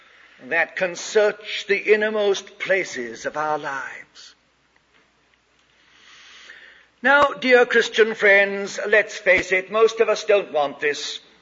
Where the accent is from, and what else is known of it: England, United Kingdom; born there; also born or lived in South America / West Indies